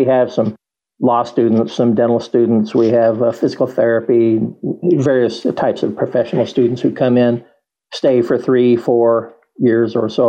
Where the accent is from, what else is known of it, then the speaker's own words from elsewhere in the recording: Indiana, United States; I grew up in southern Indiana near Bloomington.